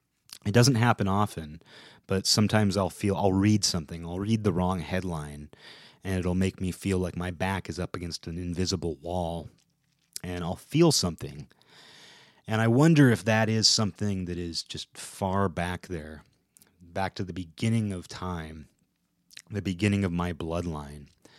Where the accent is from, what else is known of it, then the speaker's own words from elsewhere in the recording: United States; I'm also an American. And I am proud to say that.